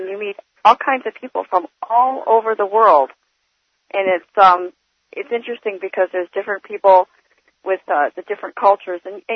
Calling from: Ohio, United States; I'm in Ohio.

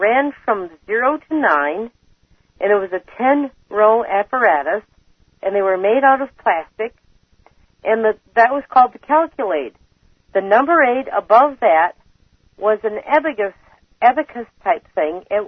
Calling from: Canton, Michigan, United States; Canton, Michigan.

